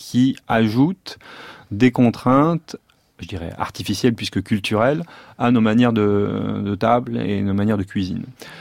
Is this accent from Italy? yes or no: no; Paris, Île-de-France, France; j'ai pas grandi au Vietnam, j'ai grandi à Paris